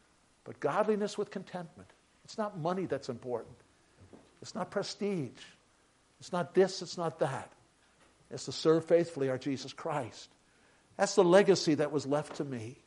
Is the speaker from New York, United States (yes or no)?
yes; New York City, New York, United States; born there; Remember, I was born in Bay Ridge, Brooklyn, which was a Norwegian ghetto. If you spoke English, you were the foreigner on the streets of Bay Ridge back then.